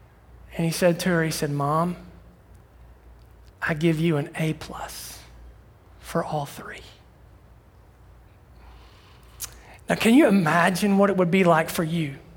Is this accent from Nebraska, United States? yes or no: no; Ohio, United States; when I was a junior at the little church that I grew up in Southern Ohio.